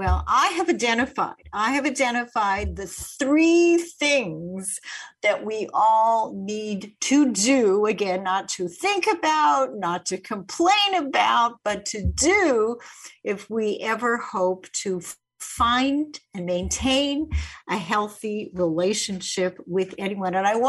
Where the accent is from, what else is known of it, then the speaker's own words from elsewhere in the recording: Winnipeg, Manitoba, Canada; when I think when I was growing up in Winnipeg, I mean, violence, teenage dating violence, I don't think so.